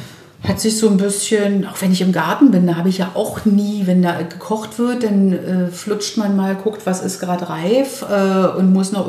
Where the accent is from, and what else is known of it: Berlin, Germany